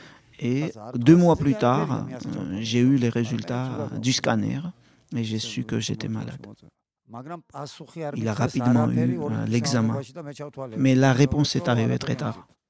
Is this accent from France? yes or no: no; Georgia; French is a second language; je viens de Géorgie.